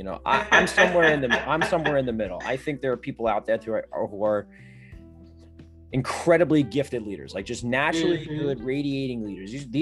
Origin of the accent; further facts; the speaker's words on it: New Jersey, United States; I'm from New Jersey. I'm an Italian boy from New Jersey. I've got the gift of gab.